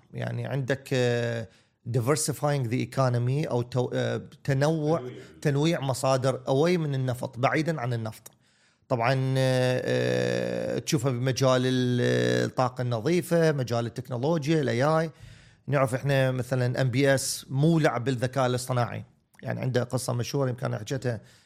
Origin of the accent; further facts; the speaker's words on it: Iraq; أنا مثلا بالامارات